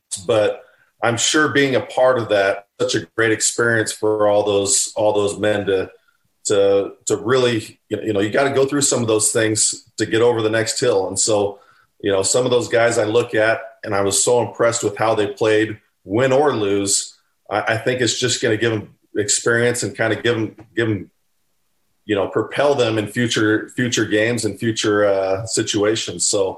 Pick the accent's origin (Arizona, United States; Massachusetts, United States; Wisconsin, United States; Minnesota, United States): Arizona, United States; also born or lived in Texas; We're an Arizona family. … are an Arizona family. My mom's. And I was born in Texas while Danny was playing for the Cowboys.